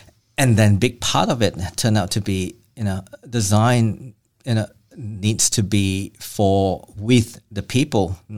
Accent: Malaysia; Yes, I'm originally from Malaysia.

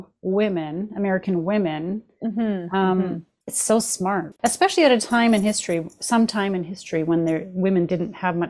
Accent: Canada; we're Canadian and we don't have a position of a first lady.

